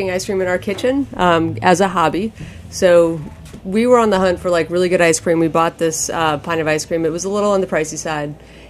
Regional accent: Maine, United States; born or raised there

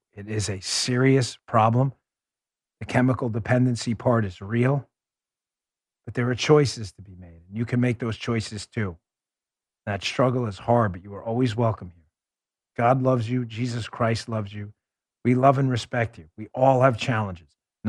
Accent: New York City, New York, United States; I grew up in New York City. You know, I'm not shy about it.

